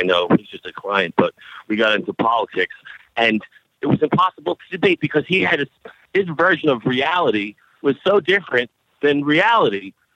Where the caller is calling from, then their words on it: Asheville, North Carolina, United States; Asheville, North Carolina.